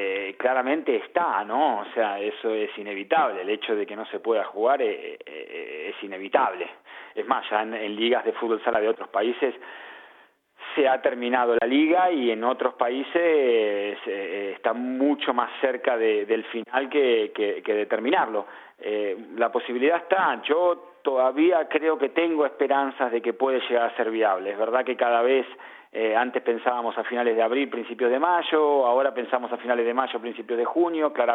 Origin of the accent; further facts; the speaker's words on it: Argentina; nosotros somos muy argentinos